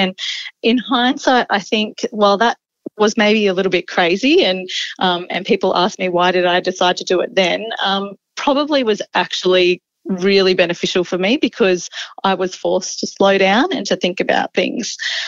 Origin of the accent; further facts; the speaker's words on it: Byron Bay, New South Wales, Australia; also born or lived in Mount Isa; now in Emerald, Australia; Interestingly, I guess I'm actually a coastal girl. So I'm originally from Byron Bay. And after doing uni, I spent a couple of years working in Mount Isa.